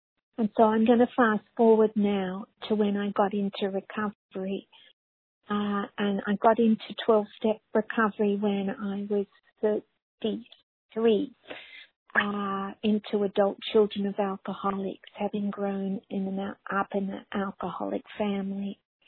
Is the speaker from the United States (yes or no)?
no; Australia; I was raised in Australia with addicts, alcoholics as parents and family.